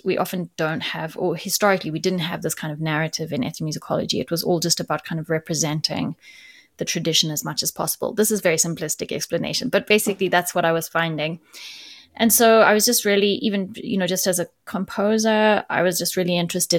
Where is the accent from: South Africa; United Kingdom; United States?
South Africa; Johannesburg, Gauteng; also born or lived in Eswatini; So I'm South African. I grew up partially in Johannesburg, the main city in, well, one of the main cities in South Africa. And then partially in Eswatini, which is a very small kingdom that is between South Africa and Mozambique.